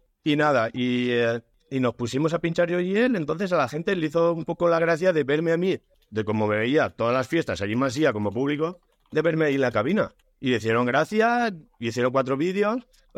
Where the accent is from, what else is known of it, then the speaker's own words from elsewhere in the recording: Albalat de la Ribera, Valencian Community, Spain; pasaron los años y uno de mi pueblo, de Albalá de la Ribera, un amigo mío